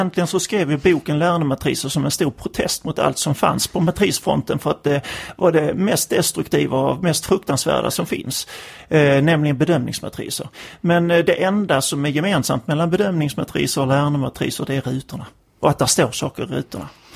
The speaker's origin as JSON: {"language": "Swedish", "town": "Malmö", "region": "Skåne", "country": "Sweden", "tie": "born or raised there", "said": "Jag hoppar av i farten från tåget mellan Malmö och Sandviken typ. Från min hemstad till en handledarutbildning upp i Norrland."}